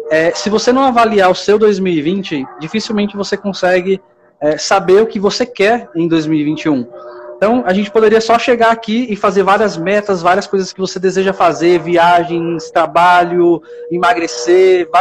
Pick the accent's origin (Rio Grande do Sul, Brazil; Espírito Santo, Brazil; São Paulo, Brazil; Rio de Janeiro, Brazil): São Paulo, Brazil; eu sou natural daqui de São Paulo.